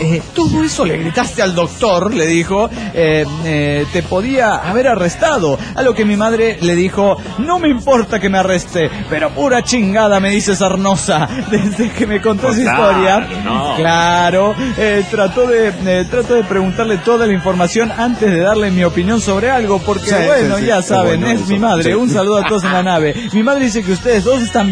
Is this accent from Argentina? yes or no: no; Hermosillo, Sonora, Mexico; Cuando yo era niño, existía aquí en Hermosillo